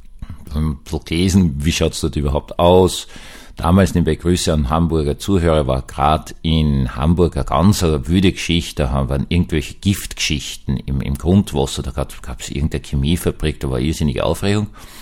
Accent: Vienna, Austria; ich bin in Wien aufgewachsen.

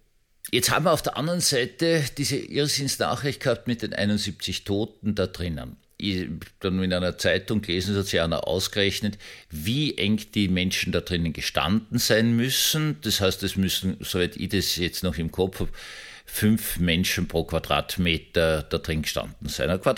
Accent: Vienna, Austria; Also ich bin in dem Tiergarten praktisch schon aufgewachsen, gleich im Schönbrunn gelebt. Also in Schönbrunn bin ich aufgewachsen

